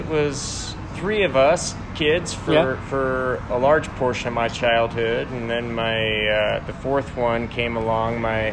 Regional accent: Denver, Colorado, United States; I am born and raised in Colorado, mostly in the Denver area. In fact, I'm a third generation native Coloradan.

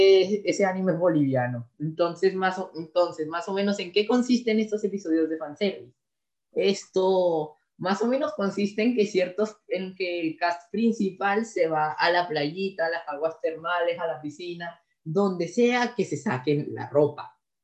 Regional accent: Colombia; como somos colombianos y como ya oyeron, pues desde septiembre se siente que viene diciembre

